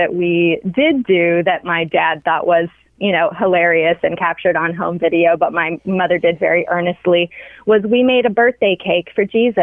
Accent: Boston, Massachusetts, United States; I'm from Boston.

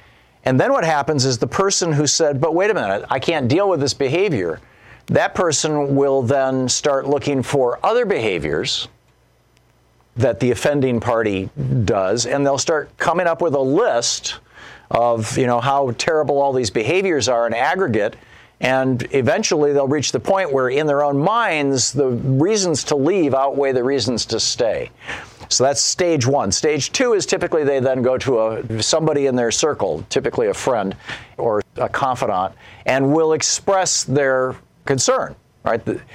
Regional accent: Michigan, United States; now in New Hampshire, United States; and I grew up in Michigan, of course

